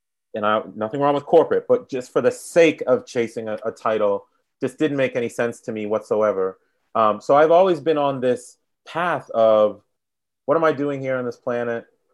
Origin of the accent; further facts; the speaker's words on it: Boston, Massachusetts, United States; also born or lived in New York; now in Washington, United States; I live in the Washington, D.C. area. I was born in New York, raised in Boston, but I live in DC by way of University of Virginia